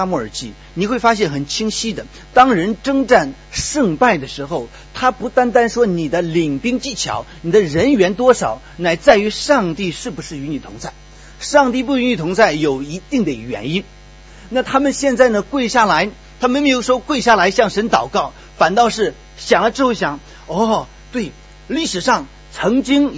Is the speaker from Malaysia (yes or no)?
no; China; moved away as an adult; now in Singapore; 本身在国内一直在服侍，并且我举家上下来到新加坡